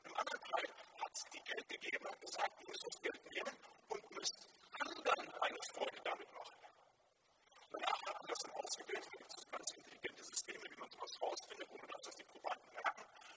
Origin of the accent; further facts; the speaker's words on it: Germany; so in der Gegend, wo ich herkomme, da so vom Westerwald, im Sauerland her.